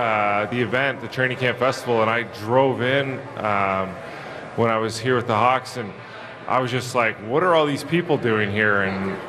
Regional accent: Ontario, Canada; now in Chicago, United States; You know, I'm from Ontario. It kind of has that Midwest feel, I feel like.

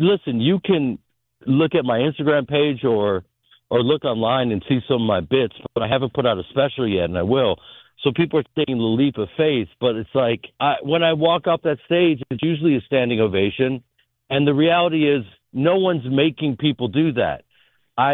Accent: Evanston, Illinois, United States; Well, growing up in Evanston at the Piven Theater, first job is at Second City

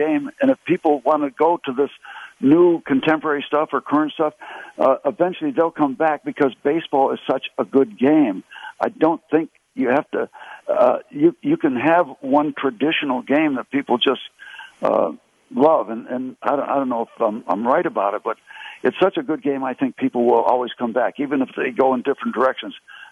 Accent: Connecticut, United States

